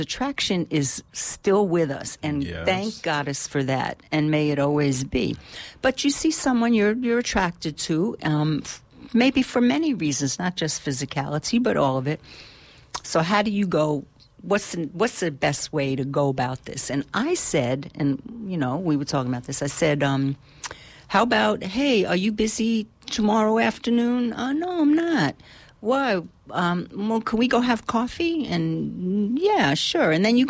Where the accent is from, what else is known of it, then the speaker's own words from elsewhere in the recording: New York, United States; And, you know, I've told you in my past, growing up in the South Bronx, construction guys or just regular guys, almost on a daily basis would have something to say to little me as I was going about my day.